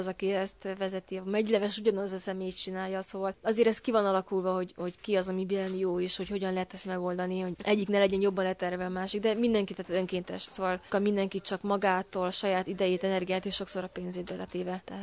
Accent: Hungary; moved away; hogy idegenben, nagyon-nagyon messze hazánktól, de próbáljuk megtartani az értékeinket, és amitől mi magyarok vagyunk

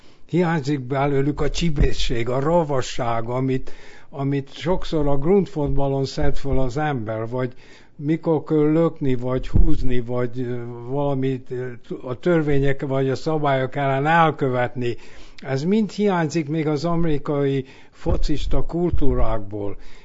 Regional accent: Austria; now in United States; Ahol én felnőttem, még Ausztriában is minden falunak volt csapata

